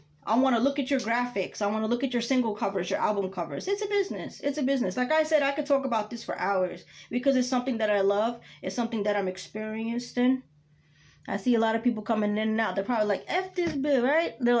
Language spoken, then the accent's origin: English; Queens, New York, United States; moved away; also born or lived in the South / California; Even though I'm from New York, born and raised in Queens, New York. I've been living in the South for a while. Then I was out in Cali for a few years.